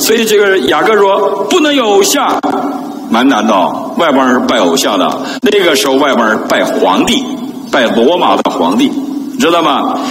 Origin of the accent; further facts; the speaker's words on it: Northeast China, China; 那这对我们东北人很大挑战。东北人吃血肠，你知道我小时候就吃，最爱吃血肠。